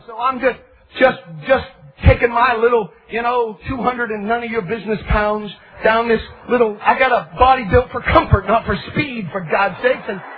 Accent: West Virginia, United States

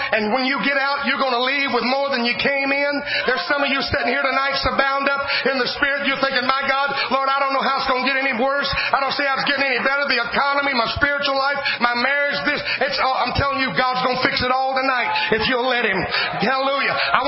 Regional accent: Louisiana, United States; I'm from Franklin Parish, Louisiana. We don't have people like that there.

